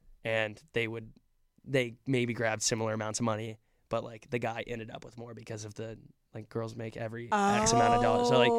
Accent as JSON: {"language": "English", "town": "Austin", "region": "Texas", "country": "United States", "also_born_or_lived": "Hawaii / Guam", "said": "I was born in Austin."}